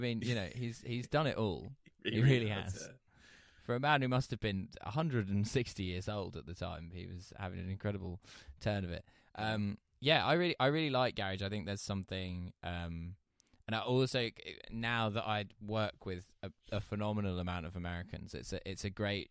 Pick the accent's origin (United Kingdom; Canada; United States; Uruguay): United Kingdom; East of England; I grew up in Essex, and I feel like to me Essex is like the heartland of garage.